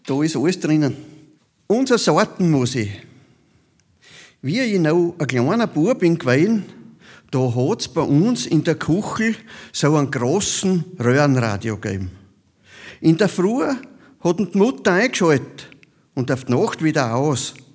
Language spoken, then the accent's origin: German; Krieglach, Styria, Austria; Wir sind ja aus Krieglach, also die Anna, die Viktoria und ich, wir sind aus Krieglach